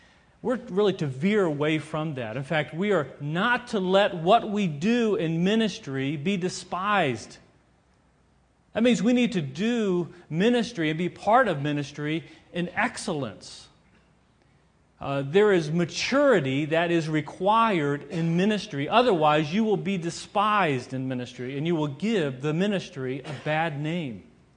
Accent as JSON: {"language": "English", "region": "Maryland", "country": "United States", "tie": "born or raised there", "said": "when I grew up in Maryland and we did this as a youth group"}